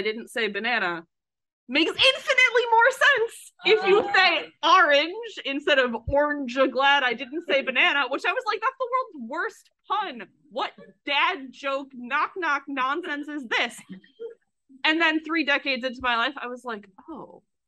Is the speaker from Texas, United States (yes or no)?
no; Ohio, United States; I grew up in Ohio in the U.S.